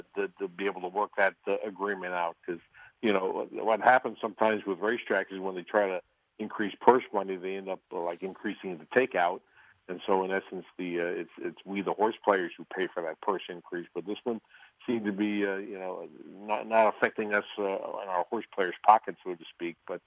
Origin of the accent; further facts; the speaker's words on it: Stamford, Connecticut, United States; now in Las Vegas, United States; I mean, I grew up in Stamford, Connecticut, and actually had the chance to see hockey games.